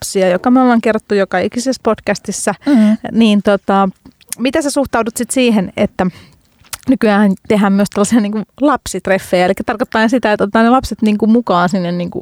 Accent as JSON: {"language": "Finnish", "country": "Hungary", "second_language": "Finnish", "lives_now": "Finland", "said": "katolisissa maissa Unkarissa, mistä mäkin olen kotoisin"}